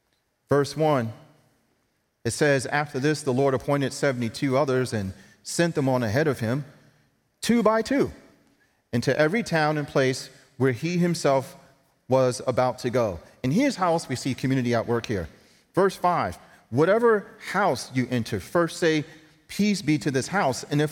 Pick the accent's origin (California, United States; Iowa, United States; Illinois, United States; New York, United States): New York, United States; New York City; Growing up in New York City, right, it's just ingrained in you. It's in the culture.